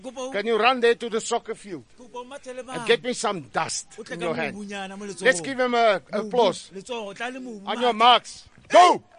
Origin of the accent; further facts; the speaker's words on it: George, Western Cape, South Africa; We come from George in the Southern Cape.